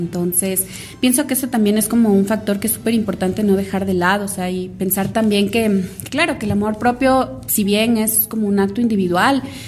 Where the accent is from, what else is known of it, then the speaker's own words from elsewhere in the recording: Loja, Ecuador; Para quienes no sepan, yo soy de Loja